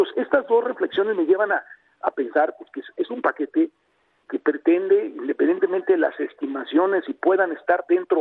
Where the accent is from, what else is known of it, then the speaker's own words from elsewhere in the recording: Chiapas, Mexico; seguir trabajando por mi tierra, de Tapachula para acá, donde comienza el país